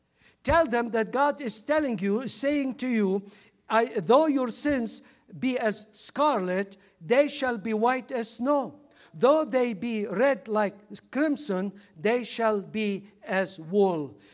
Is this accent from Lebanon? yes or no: yes; Lebanon; now in United States; when I look at America, I am both American, but also I am Lebanese.